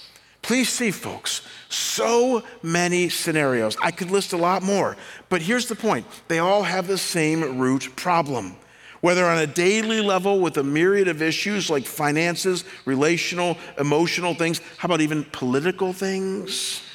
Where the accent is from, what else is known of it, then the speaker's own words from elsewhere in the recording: Chagrin Falls, Ohio, United States; This is a map of my hometown that I grew up in. My hometown is called Chagrin Falls, Ohio. It's 4,000 people.